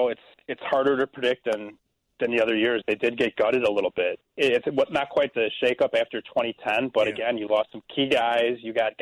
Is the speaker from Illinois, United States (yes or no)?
yes; Illinois, United States; I'm a kid who I grew up in the Chicago area, Nick